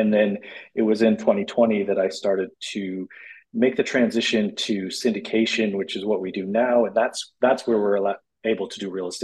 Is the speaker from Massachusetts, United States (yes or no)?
yes; Massachusetts, United States; now in Los Angeles, United States; So I grew up in Massachusetts. I did not want to work outside in the cold for the rest of my life